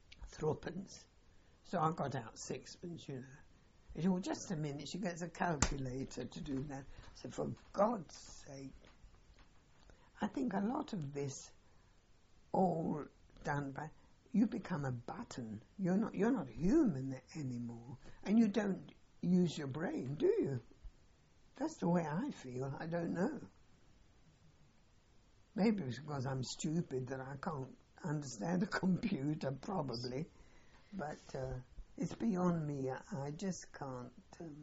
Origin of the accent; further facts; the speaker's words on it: Italy; and she liked a lot of tea, being English, and we liked coffee, being Italian.